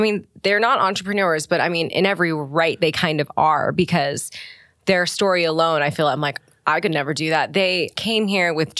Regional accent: Beaverton, Oregon, United States; especially growing up in Beaverton, Oregon, which at the time was not the most diverse place in the world.

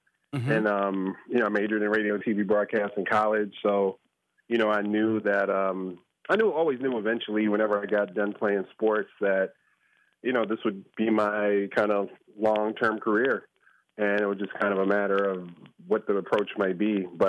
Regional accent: Chicago, Illinois, United States; football growing up in Chicago was kind of that for me.

